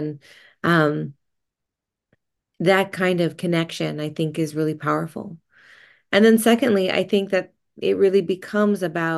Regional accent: California, United States; people will ask you where you're from, and you can say California, but then they wait for the other answer.

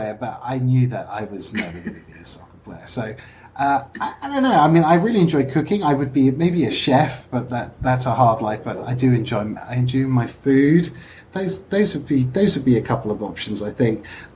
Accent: London, United Kingdom; So I grew up in London, North London.

